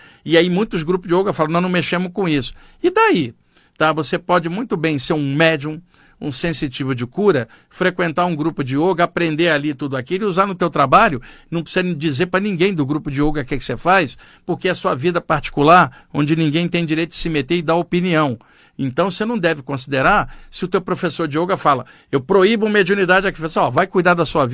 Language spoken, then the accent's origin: Portuguese; Rio de Janeiro, Brazil; now in São Paulo, Brazil; Eu, como cresci no Rio de Janeiro, tá? E tendo a área marítima ali muito legal, quando eu vim para São Paulo